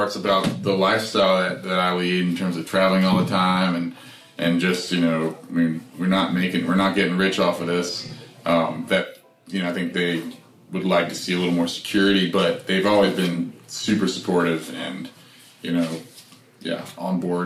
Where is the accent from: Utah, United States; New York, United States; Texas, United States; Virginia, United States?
Virginia, United States; My mom would listen to, you know, country music growing up in Virginia.